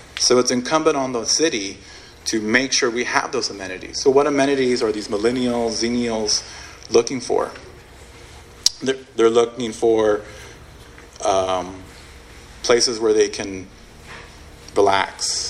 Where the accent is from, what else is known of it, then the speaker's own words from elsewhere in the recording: San Juan, Texas, United States; Growing up, I'm from San Juan, Texas. I remember the zoo very fondly.